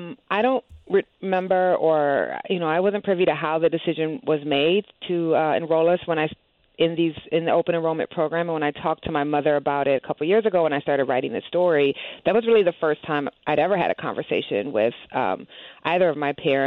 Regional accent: Waterloo, Iowa, United States; So I grew up in Waterloo, Iowa, which is a very blue-collar town, very racially diverse, and has the largest percentage black population in the state of Iowa.

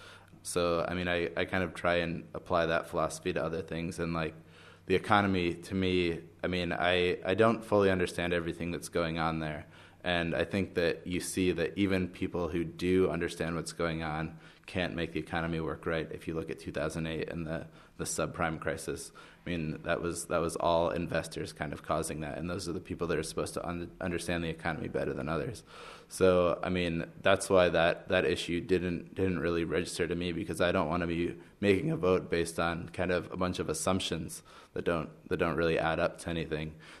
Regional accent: Connecticut, United States; moved away as an adult; now in Santa Monica, United States; I lived in Connecticut my whole life until I went to college. I was born in New Haven, so like about 5-10 minutes from Yale. Around 5 years old, I moved kind of to the suburbs and just kind of grew up there.

